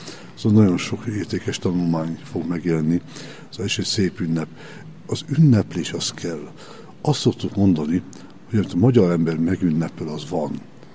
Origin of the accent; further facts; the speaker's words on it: Szekszárd, Tolna, Hungary; mert szekszárdi vagyok